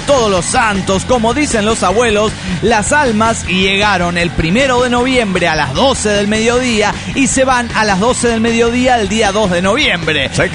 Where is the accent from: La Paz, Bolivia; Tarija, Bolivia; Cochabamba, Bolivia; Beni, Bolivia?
Cochabamba, Bolivia; Punata; en mi pueblo, Punata.